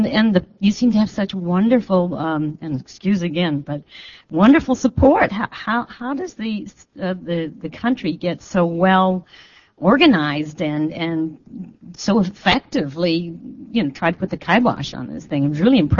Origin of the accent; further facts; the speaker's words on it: Canada; I'm an LLM student here, and I'm from Canada